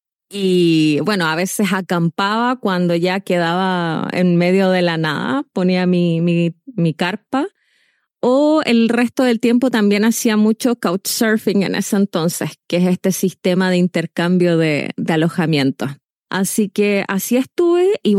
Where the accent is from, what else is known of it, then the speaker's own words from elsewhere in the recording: Chile; soy chilena, vivo en Chile